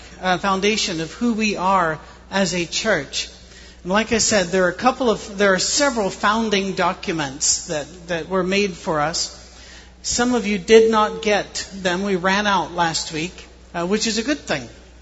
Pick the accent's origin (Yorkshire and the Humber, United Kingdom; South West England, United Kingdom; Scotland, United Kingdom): Scotland, United Kingdom; If your mother is Irish and your father is Scottish, like mine, you're not Scots-Irish. You know, I'm Scottish with an Irish mother, is the way it's said.